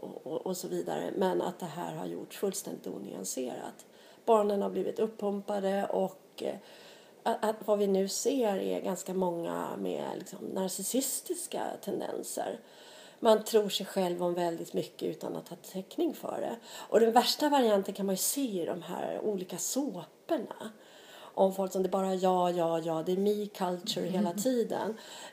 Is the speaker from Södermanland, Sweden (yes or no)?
yes; Katrineholm, Södermanland, Sweden; För jag kommer ihåg när jag växte upp i Katrineholm